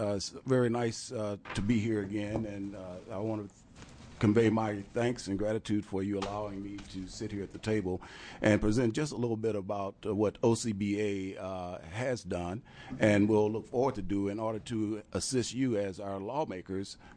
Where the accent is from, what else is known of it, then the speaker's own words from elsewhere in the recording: Eugene, Oregon, United States; just to kind of correct the records, I'm from Eugene. But that's okay. We're pretty close to Corvallis, so I can see how that can be.